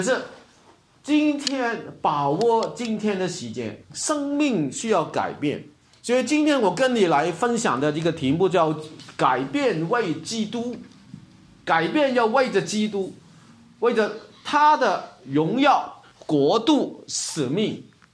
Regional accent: Hong Kong; 我从香港来的

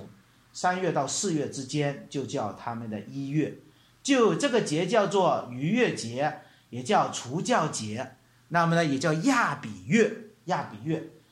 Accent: China; 我们中国和这个犹太历很像

